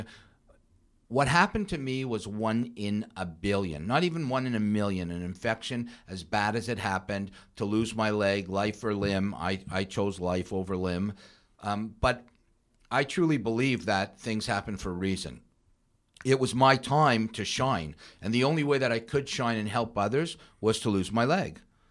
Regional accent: Toronto, Ontario, Canada; And you know, I think as a Torontonian, I think it's really important for our young leaders to really impress our politicians to.

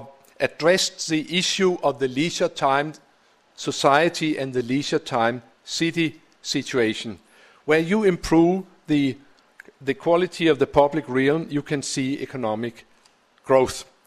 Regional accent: Copenhagen, Capital Region of Denmark, Denmark; I'll invite you to my hometown of Copenhagen, which has definitely become a city of bicycling.

